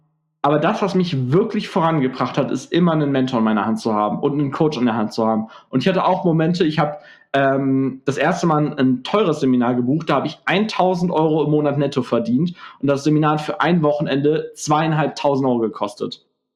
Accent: Gelsenkirchen, North Rhine-Westphalia, Germany; ich bin ja aus Gelsenkirchen

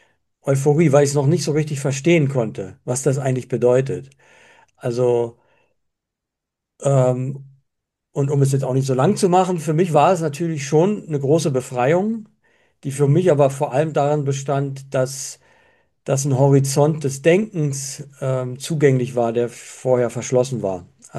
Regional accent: Schwedt, Brandenburg, Germany; In Schwedt.

